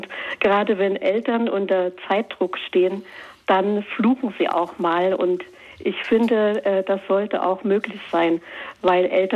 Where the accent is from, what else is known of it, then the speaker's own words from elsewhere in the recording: East Germany, Germany; Ich bin ja in der DDR groß geworden